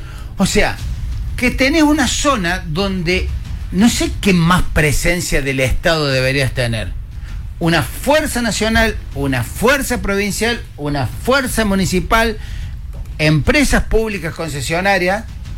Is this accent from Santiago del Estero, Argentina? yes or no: yes; Santiago del Estero, Argentina; Les cuento algo, soy de Santiago Capital.